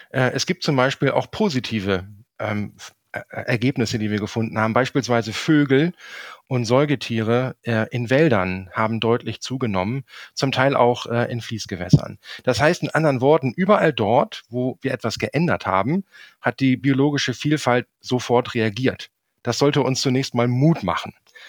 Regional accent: Saxony, Germany; Wenn Sie den noch sehen wollen, müssen Sie bei uns in Sachsen ins Erzgebirge hochfahren

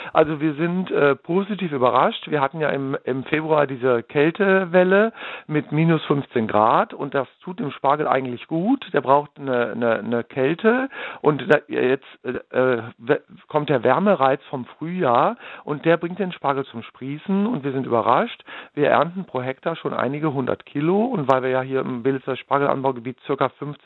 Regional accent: Rhineland, Germany; now in Brandenburg, Germany; Ich persönlich bin eigentlich aus dem Rheinland, da gibt es den traditionell mit gekochtem Schinken, aber ich bin seit 25 Jahren in Brandenburg

